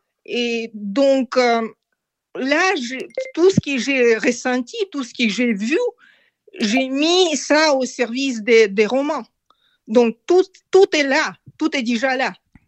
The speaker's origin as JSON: {"language": "French", "region": "Almaty", "country": "Kazakhstan", "tie": "born or raised there", "said": "j'ai grandi en Almaty, près des montagnes de Tian Shan, donc je suis habituée des montagnes."}